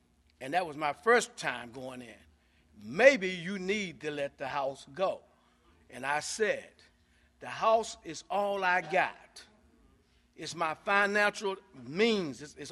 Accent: Baltimore, Maryland, United States; I'm from Baltimore, Maryland.

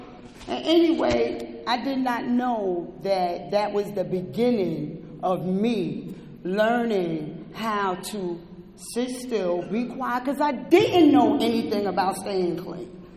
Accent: Brooklyn, New York, United States; So I was making meetings all in Manhattan. And I'm from Brooklyn.

